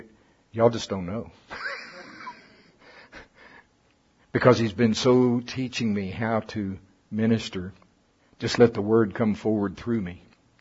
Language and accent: English; the South, United States; Well, I'm from the South. We serve bologna.